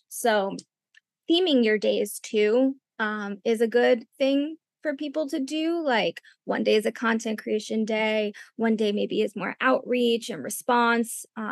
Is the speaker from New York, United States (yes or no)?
yes; New York, United States; And I come from New York, so like I can grind and I can hustle